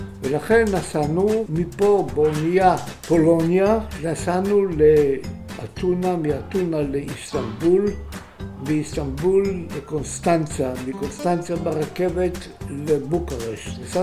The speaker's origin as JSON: {"language": "Hebrew", "town": "Tel Aviv", "region": "Tel Aviv District", "country": "Israel", "tie": "born or raised there", "said": "דצמבר 1926 נולדתי בתל אביב, ברחוב יהודה הלוי מספר 6, בית חולים דוקטור פרוינד, גרנו ברחוב טרומפלדור שהיה הרחוב האחרון בתל אביב צפונה."}